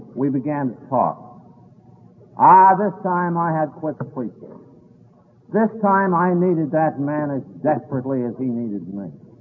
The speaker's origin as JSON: {"language": "English", "region": "New York", "country": "United States", "said": "I was a drunk from New York looking for drunks to work on."}